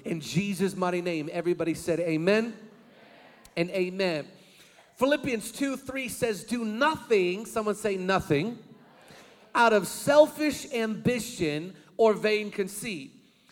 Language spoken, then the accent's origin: English; Seattle, Washington, United States; I'm a big football fan, and the Seahawks are my team. I'm from Seattle.